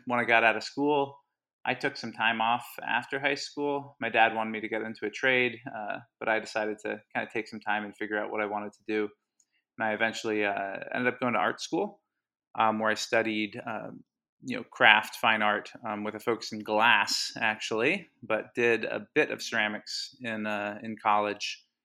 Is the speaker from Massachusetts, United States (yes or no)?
no; Havertown, Pennsylvania, United States; also born or lived in Hawaii; I grew up in Hawaii actually till I was 10. My dad and my mom moved out there for a while, and you know, eventually came back in the mid 90s, moved to the Philly suburbs in Havertown.